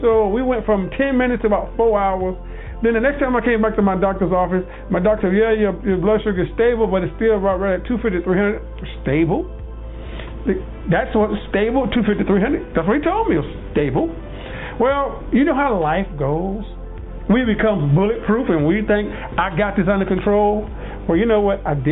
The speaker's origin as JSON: {"language": "English", "region": "the South", "country": "United States", "said": "I'm going to be honest, I'm from the South Southern boy."}